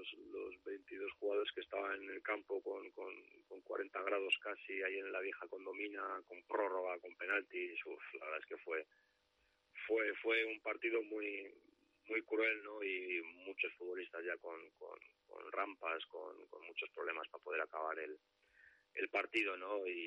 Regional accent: Vitoria, Basque Country, Spain; now in Reus, Spain; como siempre digo, la Vitoria es mi tierra, Reus ahora mismo es mi casa y qué más puedo pedir

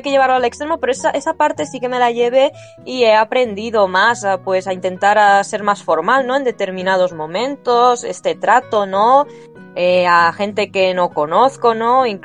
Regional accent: Barcelona, Catalonia, Spain; yo que soy de Barcelona, allí el clima es más húmedo que otras zonas de España

